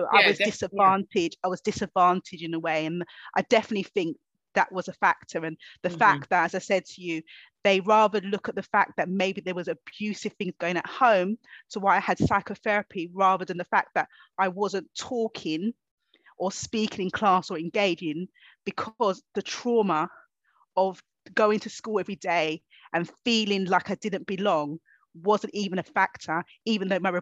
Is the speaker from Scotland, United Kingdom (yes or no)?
no; London, United Kingdom; growing up in Hackney, East London, that it, at the time, because it's different now, but there is still things that goes on, you know, working class young Black girl, I didn't have opportunities